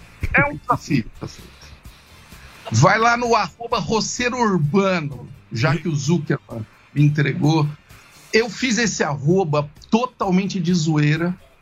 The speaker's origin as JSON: {"language": "Portuguese", "town": "Ituverava", "region": "São Paulo", "country": "Brazil", "tie": "born or raised there", "said": "Vocês sabem que eu sou do interior, né? Eu sou de Ituverava. A minha infância foi ligada à fazenda, à roça, braba mesmo."}